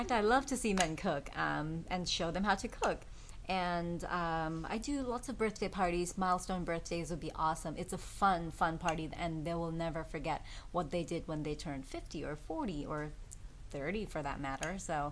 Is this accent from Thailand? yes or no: yes; Thailand; I am from Thailand, and I grew up eating all these recipes.